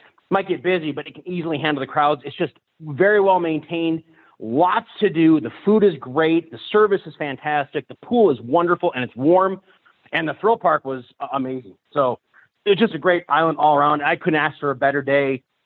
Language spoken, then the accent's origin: English; Las Vegas, Nevada, United States; Like, you know, I grew up in Vegas. Coming from Reno, I can see that stuff all the time.